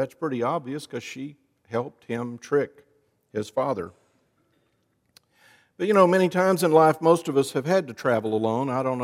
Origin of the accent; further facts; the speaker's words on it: Fort Worth, Texas, United States; I'm from Fort Worth. They thought Fort Worth was a ranch. I said, no, it's a city.